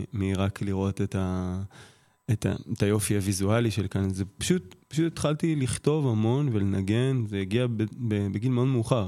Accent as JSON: {"language": "Hebrew", "town": "Bat Yam", "region": "Tel Aviv District", "country": "Israel", "tie": "born or raised there", "said": "גדלתי בבת ים"}